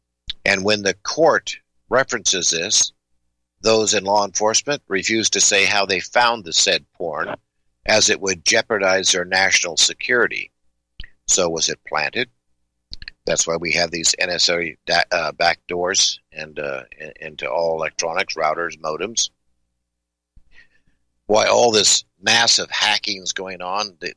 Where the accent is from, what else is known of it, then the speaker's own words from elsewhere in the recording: Nevada, United States; I live on a reservation, so they are nice, you know. I grew up in Nevada where one wore turquoise, you know.